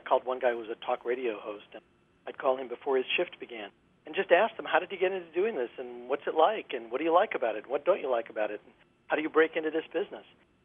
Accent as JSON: {"language": "English", "town": "Boston", "region": "Massachusetts", "country": "United States", "tie": "born or raised there", "said": "I grew up in Boston, which is one of the most vibrant cities in America for radio."}